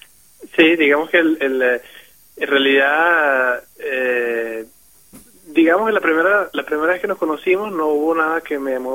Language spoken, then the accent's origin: Spanish; Venezuela; Soy venezolano.